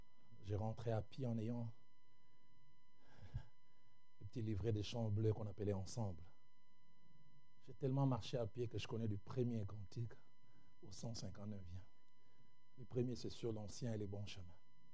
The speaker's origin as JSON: {"language": "French", "town": "Lausanne", "region": "Vaud", "country": "Switzerland", "tie": "born or raised there", "said": "Comme un tout petit garçon aimant Dieu. J'allais souvent à l'église là-bas en à pied. J'ai quitté chez nous à Lausanne."}